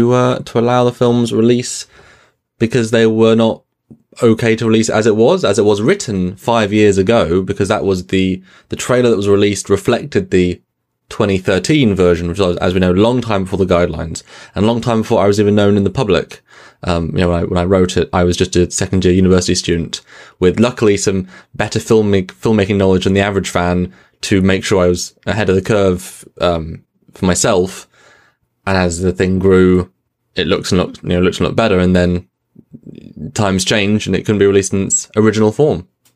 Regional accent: England, United Kingdom; I'm thrilled to talk in the morning of the UK as we're fellow English people.

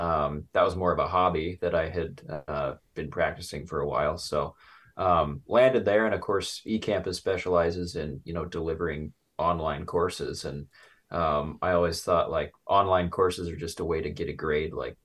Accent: Torrington, Wyoming, United States; Yeah, southeast near the town of Torrington. You know where that's at? Like, right up against the Nebraska border, about an hour and a half north of Cheyenne, the capital.

